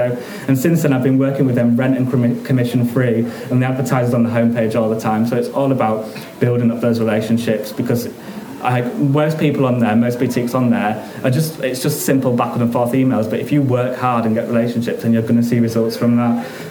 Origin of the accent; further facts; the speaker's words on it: Leeds, Yorkshire and the Humber, United Kingdom; And after being stopped in 2 stores in my hometown of Leeds